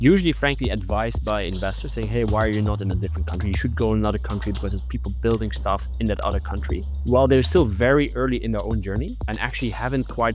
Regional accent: Netherlands; I'm originally from the Netherlands.

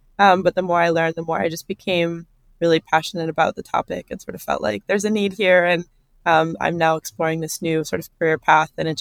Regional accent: Minnesota, United States; I grew up in Minnesota, and my family was always really conscious

